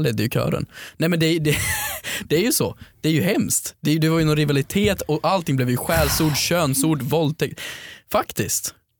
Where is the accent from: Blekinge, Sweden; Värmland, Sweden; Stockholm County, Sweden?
Värmland, Sweden; Sunne; Alltså om jag går tillbaka till mina hemtrakter, till Sunne, eller du går till Grums och så Karlstad.